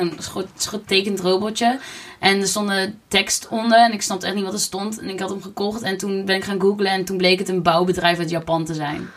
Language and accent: Dutch; North Brabant, Netherlands; wij zijn Brabanders.